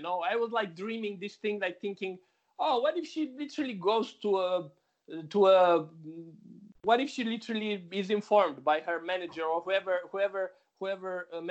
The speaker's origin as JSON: {"language": "English", "country": "Romania", "said": "I'm from Romania, and I want to make a movie with you."}